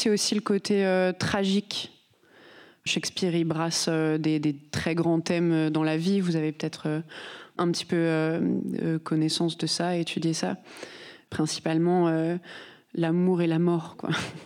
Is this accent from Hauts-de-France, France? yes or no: yes; Hauts-de-France, France; Et on est Picard. On vient de Picardie. On est entre Amiens et Compiègne.